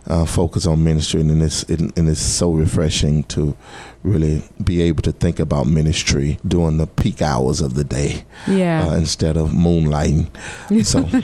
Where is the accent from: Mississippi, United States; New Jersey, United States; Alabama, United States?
Mississippi, United States; Clarksdale; also born or lived in Moorhead; So born and raised here, my dad pastored in a small town called Moorhead. And so I grew up in Clarksdale and Moorhead.